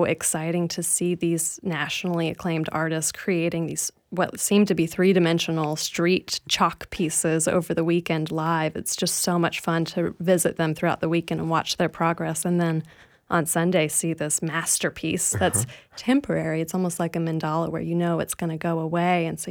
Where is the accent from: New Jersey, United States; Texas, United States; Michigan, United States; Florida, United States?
Florida, United States; Tallahassee; I'm born and raised in Tallahassee. I was gone for about 10 years and I came back and I'm just so proud to be part of this community.